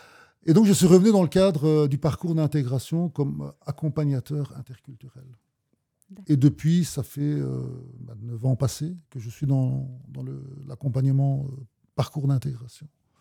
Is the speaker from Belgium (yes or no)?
yes; Namur, Wallonia, Belgium; Je suis Namurois de naissance. Je suis le fils d'un immigré qui a immigré dans les années 70 suite à l'appel de la Belgique pour la main-d'œuvre étrangère. J'ai fait tout mon parcours ici.